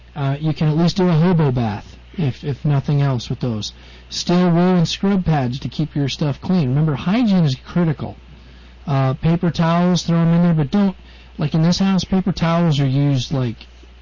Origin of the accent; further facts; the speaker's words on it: Colorado, United States; You know, where I grew up in Colorado, we called it GORP.